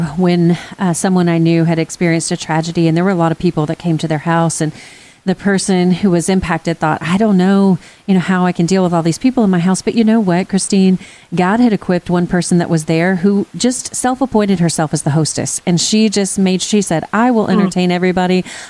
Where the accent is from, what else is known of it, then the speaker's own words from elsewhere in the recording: Texas, United States; And I'm telling you, as a Texan, there is nothing more heartwarming